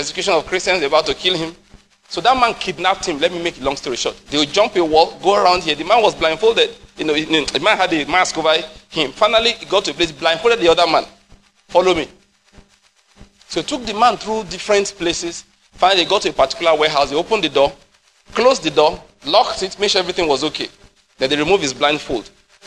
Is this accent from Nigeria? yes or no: yes; South West, Nigeria; I'm from the West.